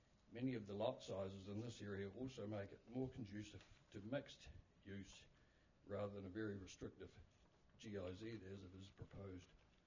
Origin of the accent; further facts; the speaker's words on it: Lake Hawea, Otago, New Zealand; I was born and raised on Lake Hawi Station. My grandfather pioneered that property when it was carved off the enormous Morven Hills Station in 1910.